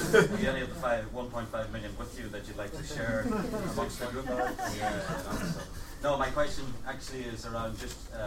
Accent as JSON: {"language": "English", "region": "Northern Ireland", "country": "United Kingdom", "said": "I'm from Northern Ireland"}